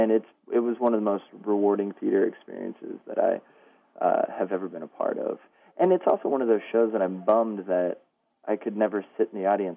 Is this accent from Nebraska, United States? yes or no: yes; Nebraska, United States; I'm from Nebraska. I got my BA at the University of Nebraska-Lincoln